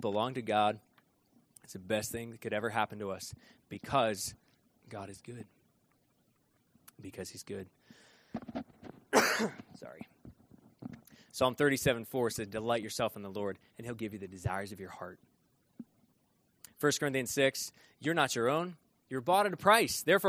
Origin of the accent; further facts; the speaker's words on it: Vermont, United States; That's kind of funny to me because I grew up in Vermont